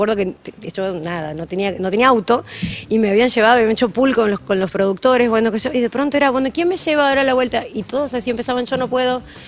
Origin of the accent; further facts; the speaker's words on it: Santiago del Estero, Argentina; moved away; desde que me vengo a vivir de Santiago del Estero, que no paro de laburar